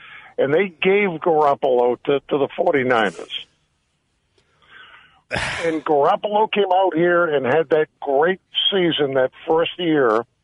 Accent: New England, United States; First of all, I want to say I'm from New England, and I'm a Patriots fan.

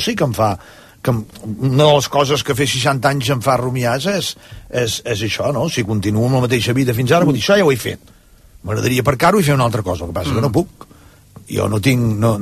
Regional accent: Constantí, Catalonia, Spain; Jo sóc de Constantí

